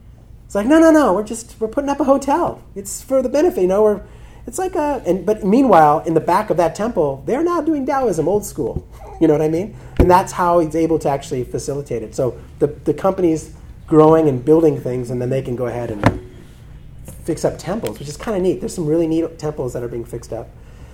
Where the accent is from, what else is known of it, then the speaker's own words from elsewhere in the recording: Santa Cruz, California, United States; I'm 44, so I grew up in the 70s, right? Birkenstock, I grew up in the Bay Area, like Santa Cruz area, right?